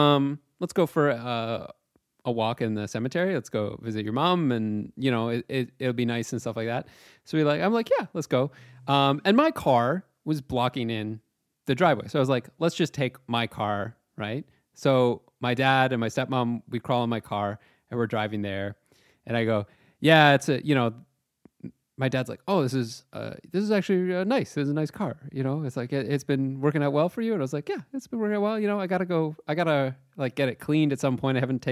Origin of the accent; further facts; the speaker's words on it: Chatham, Ontario, Canada; I was back home in my hometown of Chatham, Ontario.